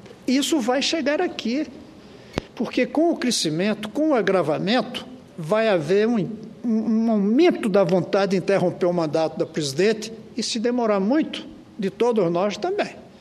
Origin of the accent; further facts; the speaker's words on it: Northeast Region, Brazil; Eu, como nordestino, adoro tapioca.